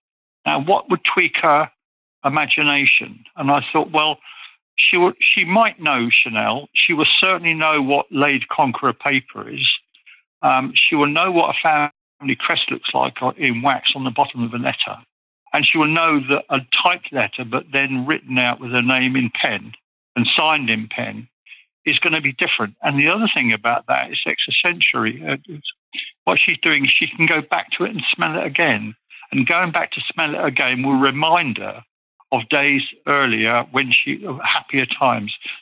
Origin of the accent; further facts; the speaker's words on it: United Kingdom; I'm not just saying this because I'm British